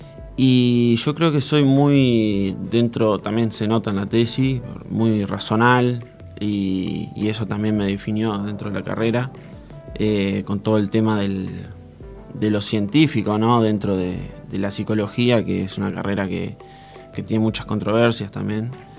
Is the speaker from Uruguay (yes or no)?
yes; Paysandú, Uruguay; now in Salto, Uruguay; Soy de Paysandú, vine a ser el CEO área social acá en Salto